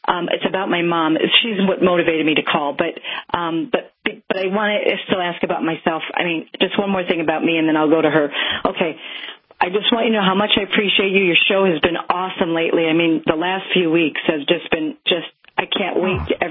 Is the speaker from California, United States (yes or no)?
yes; California, United States; now in Ohio, United States; from California.